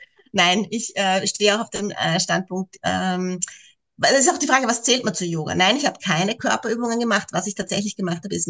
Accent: Austria; ich bin aus Österreich, lebe im Süden von Wien und bin Mama von 3 Söhnen

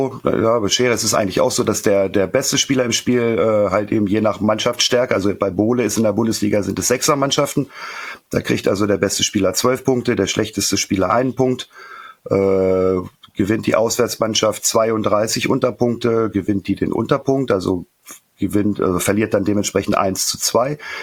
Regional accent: Northern Germany, Germany; Ich sag mal so, ich komme aus dem Norden

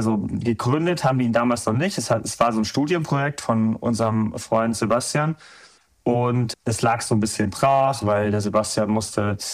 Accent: Munich, Bavaria, Germany; now in Stuttgart, Germany; Ich bin aus Stuttgart, beziehungsweise ich wohne in Stuttgart. So muss man es eigentlich sagen. Ursprünglich komme ich aus München, wohne aber seit 25 Jahren in Stuttgart.

